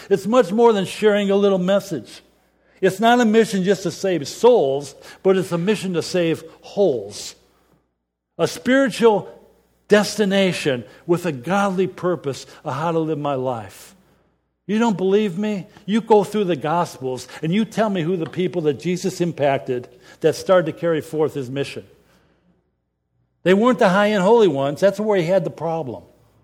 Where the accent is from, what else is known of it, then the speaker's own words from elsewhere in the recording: Detroit, Michigan, United States; now in Cleveland, United States; And I come from Detroit. This is minor league compared to that. But I felt exiled to Cleveland.